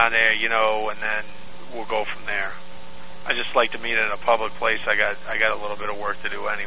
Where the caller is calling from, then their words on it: Westerville, Ohio, United States; Right now I'm calling from the Kinko's over in Westerville.